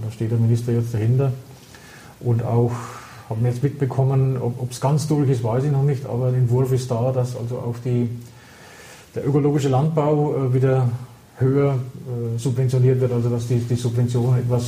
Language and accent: German; Bavaria, Germany; vor ein paar Jahren ging es ja los, bei uns in Bayern auch